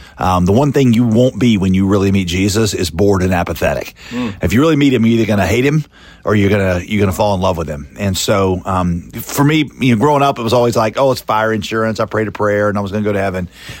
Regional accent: Winston-Salem, North Carolina, United States; So I grew up in Winston-Salem, where you grew up.

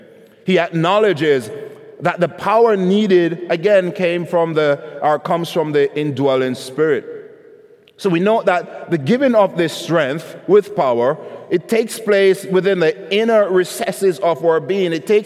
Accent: Jamaica; Maybe they do now, but I never saw a peach tree growing up in Jamaica, right?

